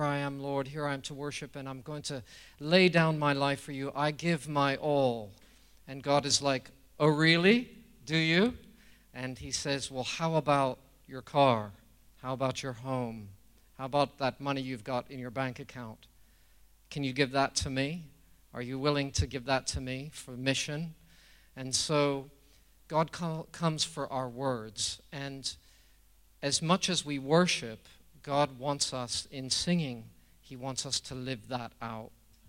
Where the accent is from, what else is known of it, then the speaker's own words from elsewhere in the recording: United States; I remember growing up in America, I came from a very Pentecostal background and church